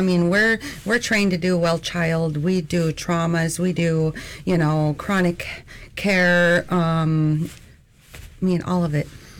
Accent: Nelson Lagoon, Alaska, United States; I'm a chap from Nelson Lagoon.

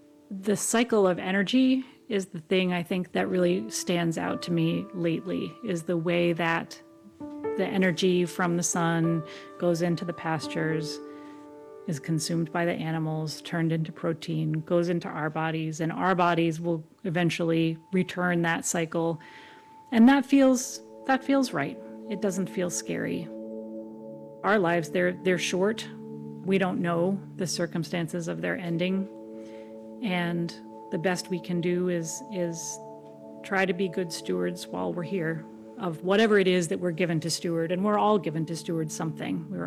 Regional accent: Maryland, United States; I grew up in Southern Maryland and watched my dad work so hard outside at his small business

